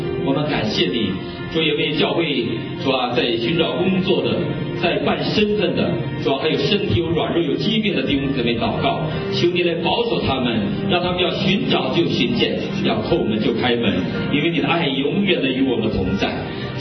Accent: China; 因为我们是中国人，是神拣选的中国的儿女

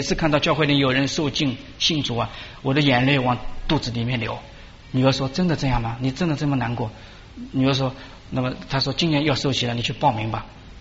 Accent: Shaoxing, Zhejiang, China; 我们回到两个人回到我的老家，在那个在绍兴那边

